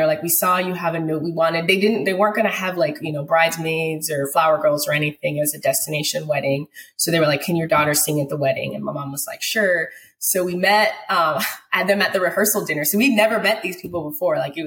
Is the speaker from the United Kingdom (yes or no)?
no; U.S. Virgin Islands; But so yes, I'm born and raised in the Virgin Islands.